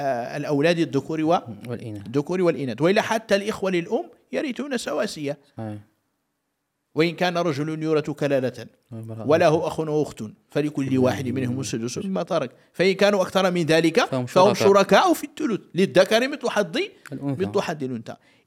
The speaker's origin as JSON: {"language": "Arabic", "country": "Morocco", "said": "وبالمناسبة رأينا نحن في المغرب، أحكام الأسرة"}